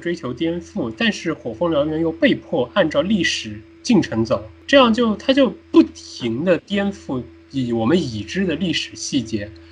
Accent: China; 我们中国人

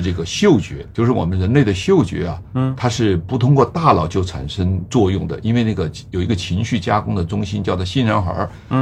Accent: Hunan, China; 我湖南人爱吃臭豆腐

